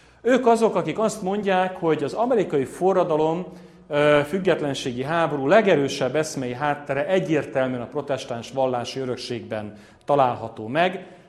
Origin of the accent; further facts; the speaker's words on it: Debrecen, Hajdú-Bihar, Hungary; now in Budapest, Hungary; én ízig-vérig hajdúsági ember vagyok, Debrecenben születtem és nőttem fel, vagy hát Debrecenhez közel, inkább úgy mondanám, egy kisebb városban, de aztán Debrecenben éltem nagyon hosszú ideig, jelenleg Budapesten élek családommal.